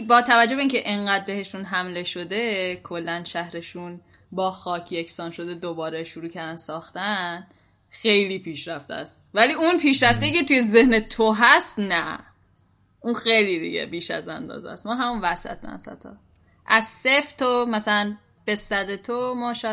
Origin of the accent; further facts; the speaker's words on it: Iran; now in Poland; من از ایرانم،